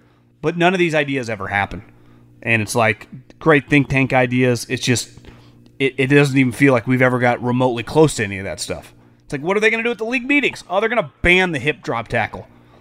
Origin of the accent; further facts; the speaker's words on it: Midwest, United States; I grew up in the Midwest, and TV wasn't a big deal until the Cardinals or the Rams were playing.